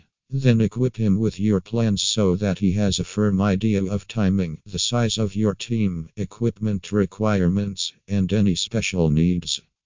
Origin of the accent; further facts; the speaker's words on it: Singapore; from Singapore.